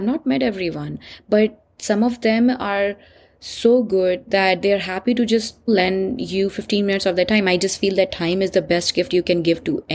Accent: India; moved away as an adult; I was born and raised in India.

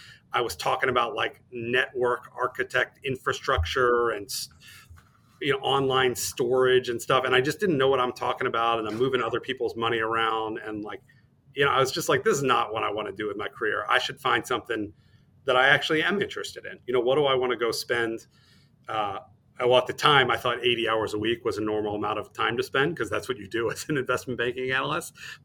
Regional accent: Baltimore, Maryland, United States; I thought there are a lot of those kinds of jobs in DC and I'm from Baltimore.

